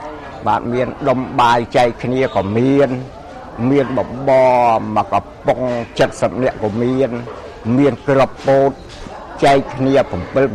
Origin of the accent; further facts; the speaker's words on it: Preah Mul, Pursat, Cambodia; ស្រុកកំណើតនៅភូមិព្រះមូលបាទឃុំព្រះមូលស្រុកបកាងខេត្តស័ង្ក